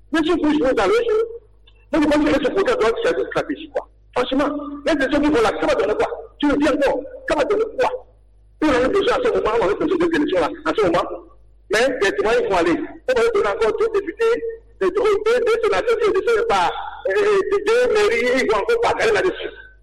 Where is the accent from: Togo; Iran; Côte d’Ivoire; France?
Togo; Nous tous, nous sommes là, nous sommes des Togolais.